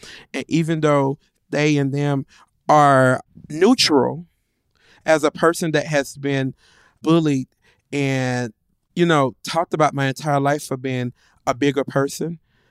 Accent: Moss Point, Mississippi, United States; Moss Point, Mississippi, where dreams don't come true.

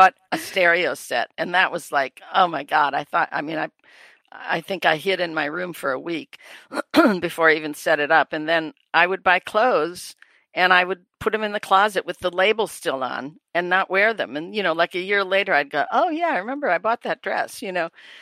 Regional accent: Wisconsin, United States; also born or lived in New York; I was a sort of a Giants fan because I was in New York, but I've always been a Packers fan because I'm from Wisconsin.

